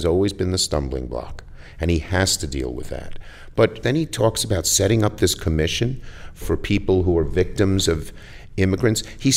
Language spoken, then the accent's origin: English; Brooklyn, New York, United States; And I'm ready for the fight. I'm from Brooklyn. I don't mind that stuff.